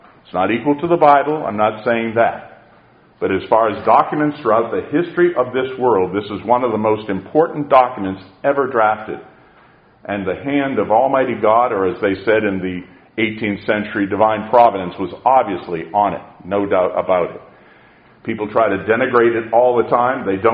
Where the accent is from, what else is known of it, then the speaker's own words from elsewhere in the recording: Lexington, Massachusetts, United States; also born or lived in Northampton; I'm a native New Englander, born in Lexington, Massachusetts, and raised in Lexington and Northampton, New Hampshire.